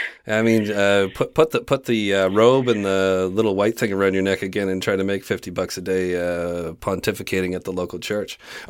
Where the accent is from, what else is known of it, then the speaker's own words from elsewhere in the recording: Canada; I'm from Canada.